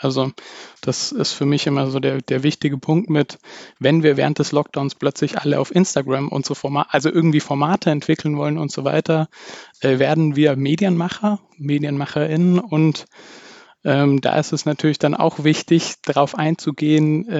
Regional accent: Altdorf, Bavaria, Germany; Ich komme ursprünglich aus dem Dekanatsbezirk Altdorf in Bayern, bei Nürnberg

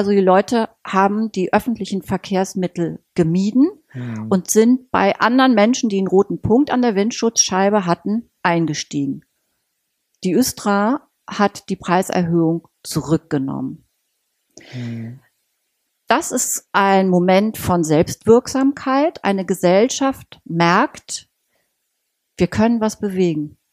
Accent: Hanover, Lower Saxony, Germany; Ich bin in Hannover geboren und aufgewachsen.

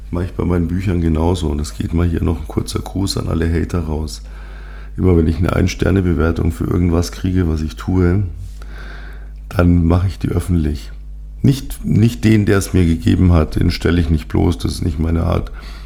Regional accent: Munich, Bavaria, Germany; accent: Bavarian; nächste Woche sehen Sie dann einen Münchner mit bayerischem Dialekt, ist in Berlin und ja, fühlt sich trotzdem sehr wohl dort.

